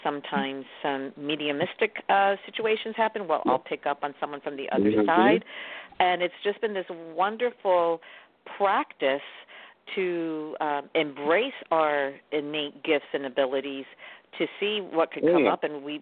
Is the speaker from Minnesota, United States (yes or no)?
no; New York City, New York, United States; Now, I'm from New York City.